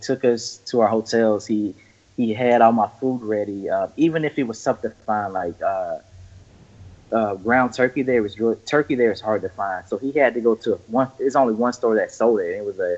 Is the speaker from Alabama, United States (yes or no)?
yes; Alabama, United States; So I went to my home state, Alabama, to do a guest posing. I had maybe three people come and speak to me the whole time from the place I grew up.